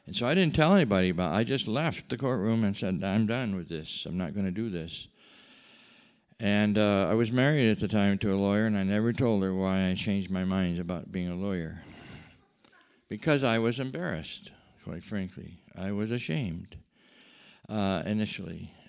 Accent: New York, United States; I was 9,000 miles from my hometown in upstate New York.

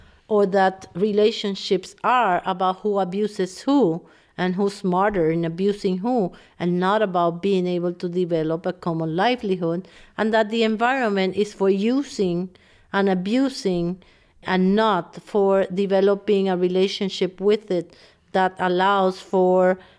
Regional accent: Puerto Rico; I was born and raised in Puerto Rico, right next to the military base of Buchanan.

